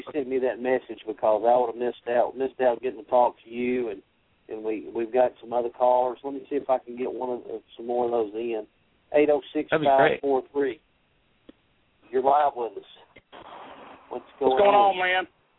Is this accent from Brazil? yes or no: no; South Carolina, United States; I grew up in South Carolina.